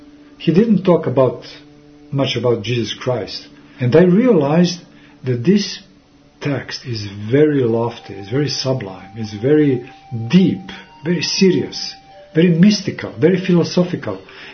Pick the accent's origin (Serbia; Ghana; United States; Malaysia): Serbia; I must admit, I'm Serb. I'm coming from Serbian people, from Serbian country, where Orthodoxy is traditional religion.